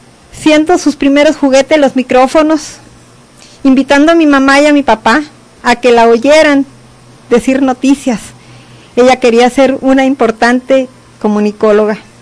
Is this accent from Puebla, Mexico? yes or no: no; Cananea, Sonora, Mexico; nosotros somos originarios de Cananea.